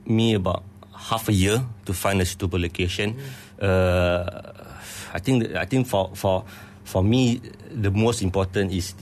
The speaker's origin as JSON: {"language": "English", "town": "Ampang", "region": "Selangor", "country": "Malaysia", "said": "I'm from Ampang."}